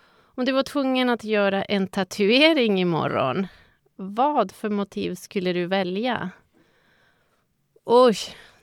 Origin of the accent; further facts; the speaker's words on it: Zaragoza, Aragon, Spain; Swedish is a second language; moved away as an adult; now in Åkersberga, Sweden; som sagt. Och jag är född i Spanien och uppvuxen. Flyttade till Sverige 98. Det kan ni räkna att jag har precis fyllt 50. Så jag har bott längre i Åkersberga, för jag flyttade direkt från min hemstad då, i Spanien